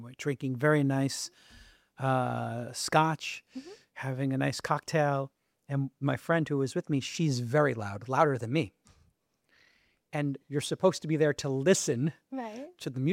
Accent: Brooklyn, New York, United States; I'm still practicing. I'm trying. I'm from Brooklyn. We talk very loud. So I've had to adjust.

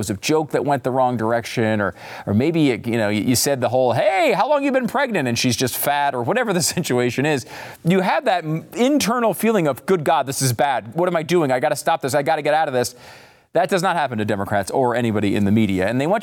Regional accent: Delaware, United States; a Puerto Rico where I'm from in my home state of Delaware.

